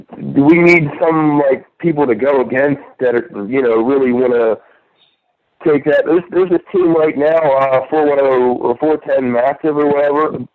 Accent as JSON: {"language": "English", "region": "Maryland", "country": "United States", "said": "Originally, I'm from the Eastern Shore, Maryland. I just trained in Baltimore and learned how to wrestle in Baltimore."}